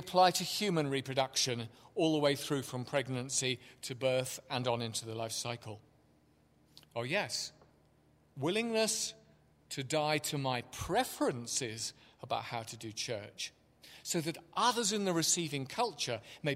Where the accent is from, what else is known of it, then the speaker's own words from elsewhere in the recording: England, United Kingdom; because I'm English and you expect me to go "ah, but" at some point